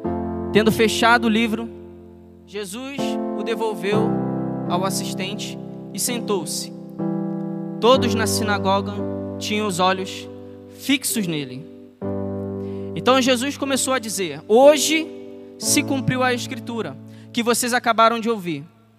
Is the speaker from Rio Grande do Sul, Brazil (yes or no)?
no; Rio de Janeiro, Brazil; now in Jacareí, Brazil; tenho 25 anos. Pelo sotaque, vocês já estão vendo aqui, eu não sou daqui, né? Sou do Rio de Janeiro. Tô aqui em Jacareí há alguns meses, a trabalho.